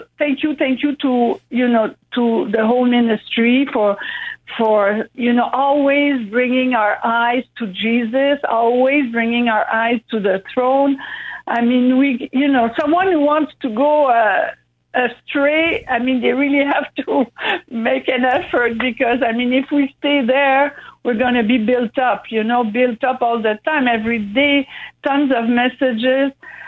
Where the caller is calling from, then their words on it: Quebec City, Quebec, Canada; But, here in Quebec City, the anointing came, up to here.